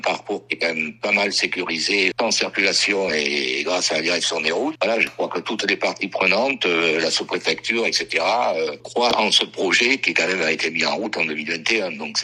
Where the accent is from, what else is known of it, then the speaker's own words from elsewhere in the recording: Nouvelle-Aquitaine, France; Puisque je suis originaire du Sarladais, ça va un peu plus vite